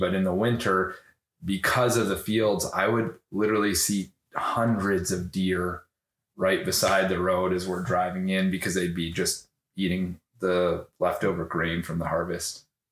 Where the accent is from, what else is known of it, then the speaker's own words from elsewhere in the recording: Brandon, Manitoba, Canada; I was 8 to 12 or 13 growing up in Brandon. So outside of the city.